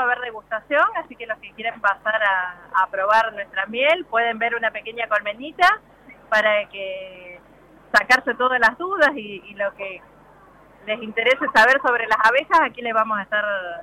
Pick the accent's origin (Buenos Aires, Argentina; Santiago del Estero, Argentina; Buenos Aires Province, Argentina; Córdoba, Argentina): Córdoba, Argentina; Brinkmann; somos yo particularmente de Brinkman